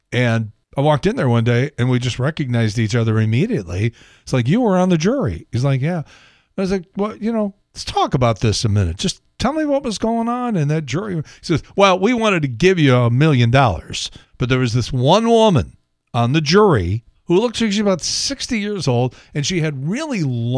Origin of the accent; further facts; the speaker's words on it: Chicago, Illinois, United States; Things are tough in Chicago. My hometown has fallen upon hard times.